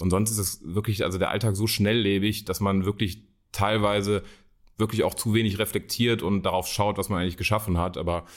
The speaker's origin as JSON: {"language": "German", "town": "Düsseldorf", "region": "North Rhine-Westphalia", "country": "Germany", "tie": "born or raised there", "said": "ich bin in Düsseldorf geboren und aufgewachsen, deswegen ist es für mich Heimat. Ich bin überzeugter Düsseldorf"}